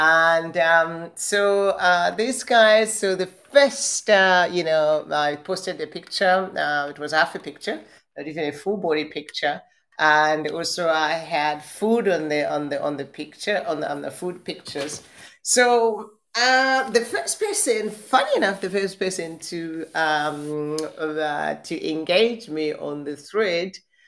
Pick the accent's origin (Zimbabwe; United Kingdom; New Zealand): Zimbabwe; So I joined one group, and most of them, they are actually from Zim. I'm from Zimbabwe.